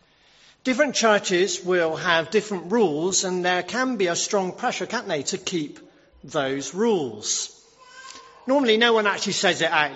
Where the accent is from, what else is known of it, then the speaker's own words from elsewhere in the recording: England, United Kingdom; When two English people meet each other, we love, don't we, if we're English, to talk about the weather.